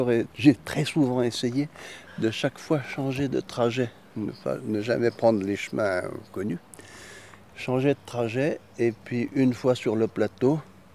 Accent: Aigues-Mortes, Occitanie, France; je suis né natif du Midi et plus particulièrement de la région d'Aigues-Mortes

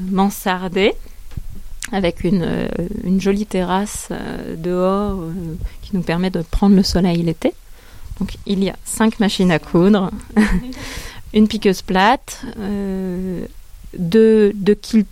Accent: Occitanie, France; Et comment j'en suis revenue au Cévennes, à ma terre natale

